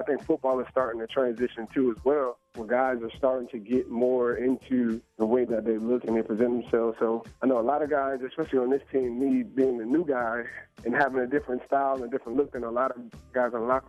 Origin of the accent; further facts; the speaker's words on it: New Jersey, United States; I'm from the New Jersey area, so this is my first time being kind of back home on the East Coast in about 9 years.